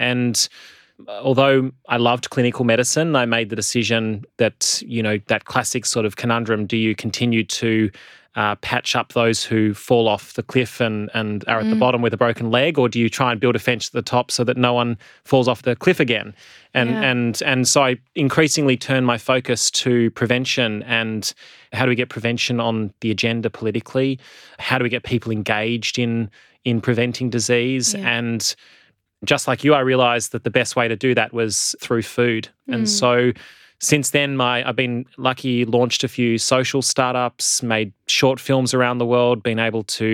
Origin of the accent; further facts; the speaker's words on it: Australia; I grew up in Australia.